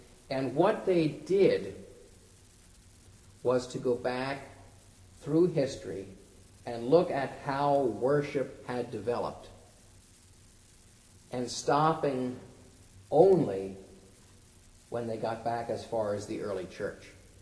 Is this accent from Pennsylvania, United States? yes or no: yes; Ephrata, Pennsylvania, United States; I grew up in First Evangelical United Methodist Church in Ephrata, with a theology that was somewhere to the right of Jerry Falwell.